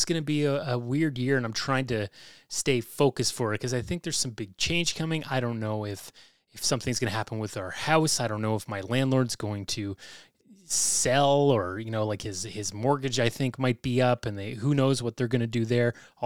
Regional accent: Sharon, Ontario, Canada; There's a bit of a naked woman story from my hometown in Sharon, Ontario.

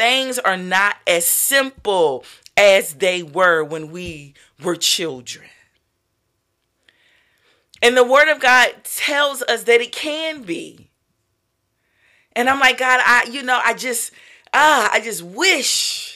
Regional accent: Norfolk, Virginia, United States; I'm from Norfolk, Virginia, so we have experienced hurricanes.

